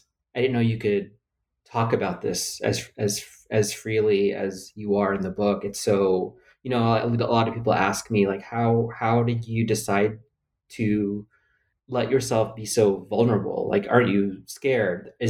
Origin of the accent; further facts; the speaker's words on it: Philippines; being undocumented, being queer, being Filipino, et cetera.